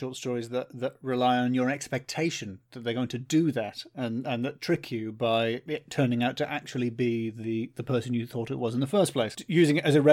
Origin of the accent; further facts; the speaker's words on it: England, United Kingdom; because I am English and I think that good is a value judgment.